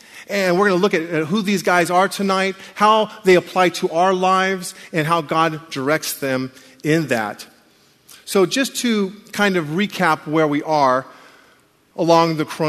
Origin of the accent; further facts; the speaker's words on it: Anaheim, California, United States; I grew up in Anaheim, born and raised there.